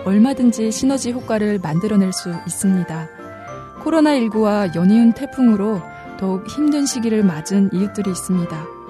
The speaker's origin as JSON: {"language": "Korean", "town": "Musan", "region": "North Hamgyong", "country": "North Korea", "lives_now": "South Korea", "said": "저는 똑소리 나는 무산 여자"}